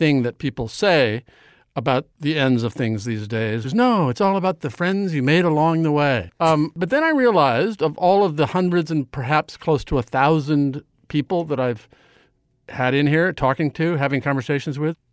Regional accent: Nebraska, United States; since, like Johnny Carson, I grew up in Nebraska

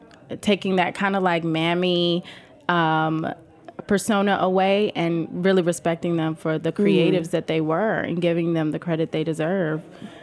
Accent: the South, United States; I'm from the South. Maybe that's why.

